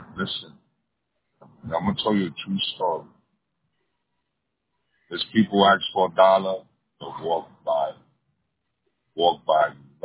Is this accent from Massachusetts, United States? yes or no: no; Hoboken, New Jersey, United States; I'm born and raised in Hoboken. You just killed Hoboken.